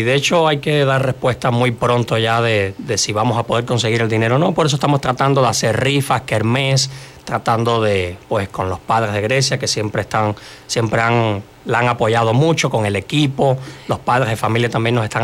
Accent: Cuba; Soy cubano.

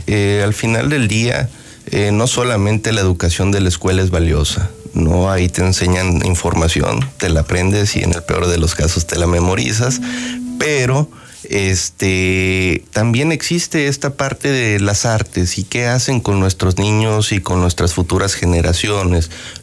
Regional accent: Chiapas, Mexico; Incluso con nuestra naturaleza como mexicanos, que siempre hemos sido unas personas muy tranquilas

